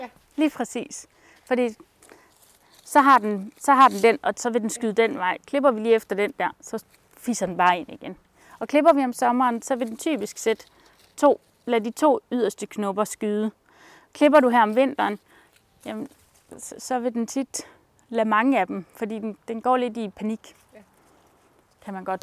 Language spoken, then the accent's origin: Danish; Lundby, Zealand, Denmark; jeg kommer selv ned fra Lundby på Sydsjælland.